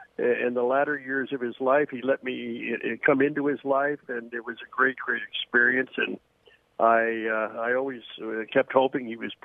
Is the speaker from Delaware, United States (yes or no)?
yes; Wilmington, Delaware, United States; I grew up in Wilmington, Delaware. My dad was a high school history teacher and baseball coach.